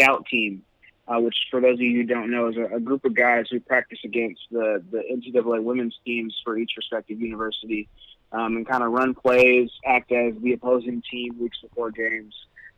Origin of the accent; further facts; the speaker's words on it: Los Angeles, California, United States; And being from Los Angeles, growing up in Los Angeles, I didn't want to leave L.A.